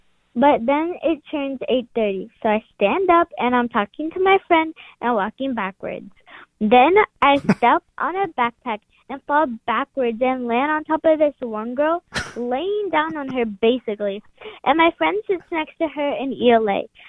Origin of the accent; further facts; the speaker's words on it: Texas, United States; I'm calling for That Story Show. … I'm from Texas.